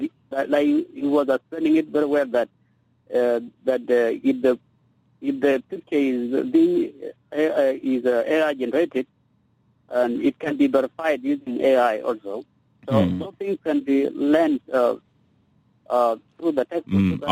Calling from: Malakal, Upper Nile, South Sudan; from Malakal.

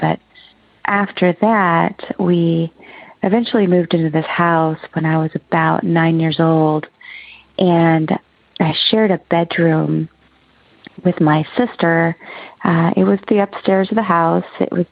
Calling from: Oregon, United States; I'm calling from Oregon.

